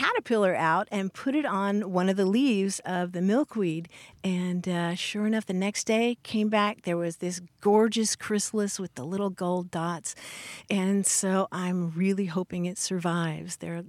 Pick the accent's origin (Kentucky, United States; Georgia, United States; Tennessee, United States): Kentucky, United States; There's what I grew up saying in Kentucky, which was crayon. I mean, most people say it as one syllable. I think because of my Southern influence, I kind of say crayon.